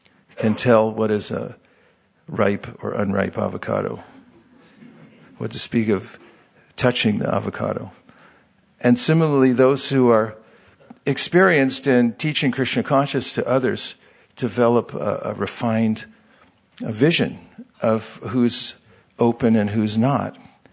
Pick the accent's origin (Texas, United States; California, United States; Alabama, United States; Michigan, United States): California, United States; I'm from California. I grew up on them.